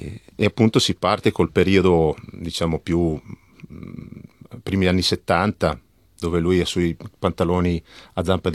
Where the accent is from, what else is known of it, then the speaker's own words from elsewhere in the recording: Cremona, Lombardy, Italy; born there; Io sono nato a Cremona, di origine di papà svizzero, però sono italiano.